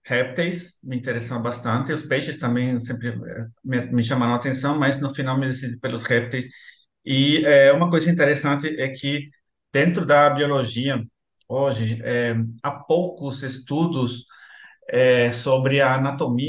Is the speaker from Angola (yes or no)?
no; El Salvador; Portuguese is a second language; moved away as an adult; now in Brazil; era uma curiosidade que eu tinha de sair um pouco lá da minha terra, né? Porque meu país é muito pequeno, então você conhece ele rapidinho. Para você ter uma ideia, El Salvador